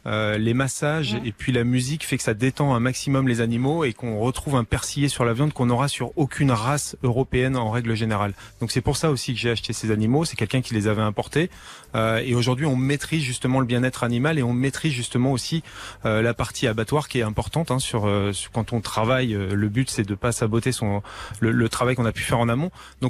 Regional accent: Vendôme, Centre-Val de Loire, France; born there; je suis surtout issu d'une famille agricole. Et quand je suis revenu dans ma région natale, puisque je suis né à Vendôme

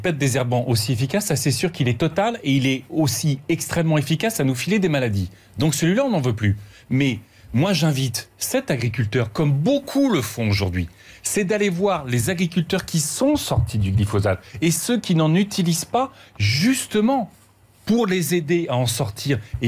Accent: Hauts-de-France, France; Je viens de l'Aisne aussi. J'ai grandi dans l'Aisne, en milieu rural.

